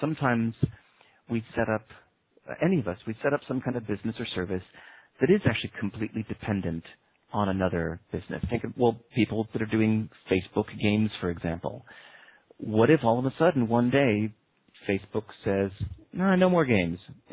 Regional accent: Chicago, Illinois, United States; also born or lived in New York / Portland; now in Singapore; the way that I grew up in Chicago, then moved to New York, and then Portland, Oregon.

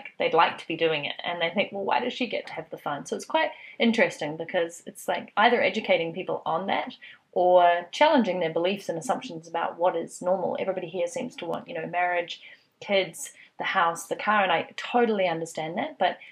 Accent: New Zealand; I am back home in my home country, New Zealand, right now.

